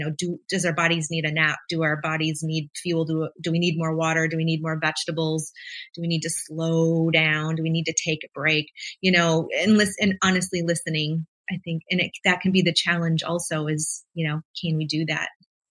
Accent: Wisconsin, United States; I'm originally from Wisconsin, so Packer fan over here.

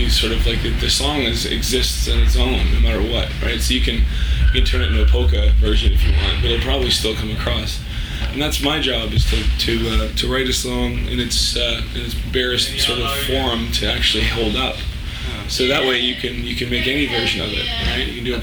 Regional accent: Atlantic Canada, Canada; We're from the East Coast, Canada. Like, we're just hosers, you know.

